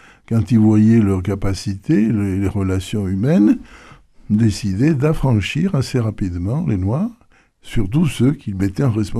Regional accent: Toulouse, Occitanie, France; Ah ben quand on est Toulousain

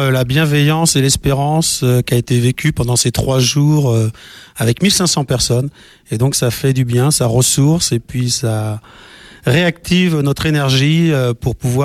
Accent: Angers, Pays de la Loire, France; Moi je suis natif d'Angers

